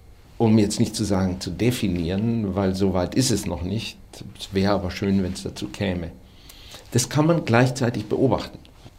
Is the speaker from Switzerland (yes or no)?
no; Austria; ich bin aus Österreich, finden Sie das einfach?